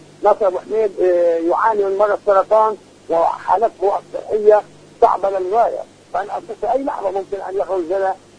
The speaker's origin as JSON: {"language": "Arabic", "country": "Palestine", "said": "ووظيفتنا نحن كفلسطينيين وكمقاومة أن نعد البرامج الكفائية والنضالية"}